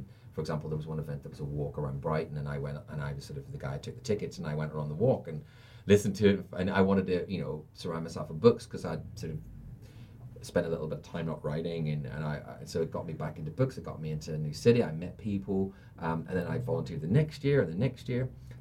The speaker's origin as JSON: {"language": "English", "country": "Ireland", "moved": "yes", "said": "we don't do things like that. We just, because we're Irish, you know."}